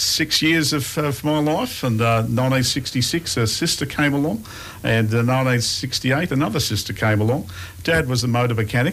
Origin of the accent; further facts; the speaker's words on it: Sandringham, Victoria, Australia; born there; I was born in Sandringham Hospital in 1964.